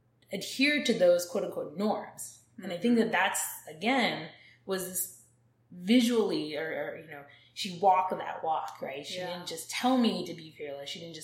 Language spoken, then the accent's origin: English; Cleveland, Ohio, United States; I didn't grow up in a rural place. I grew up in Cleveland, Ohio, right?